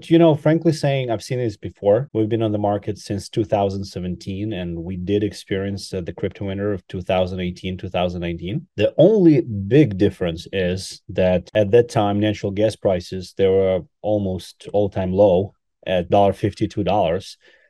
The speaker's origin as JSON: {"language": "English", "country": "Ukraine", "said": "I'm actually from Ukraine, so been tough a little bit on me."}